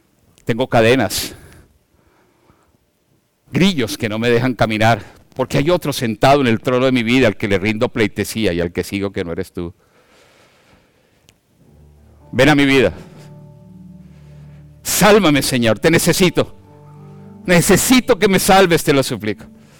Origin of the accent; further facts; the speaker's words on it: Colombia; En mi país decimos los colombianos que están aquí, zanahoria, mojigata, camandulera.